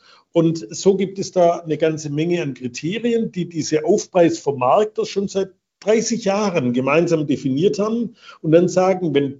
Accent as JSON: {"language": "German", "town": "Gerlingen", "region": "Baden-Württemberg", "country": "Germany", "tie": "born or raised there", "said": "ich stamme aus einer Obstbauer- und Wingerter-Winzerfamilie … sind ja schon seit dem 15. Jahrhundert in Gerlingen, meiner Heimatgemeinde."}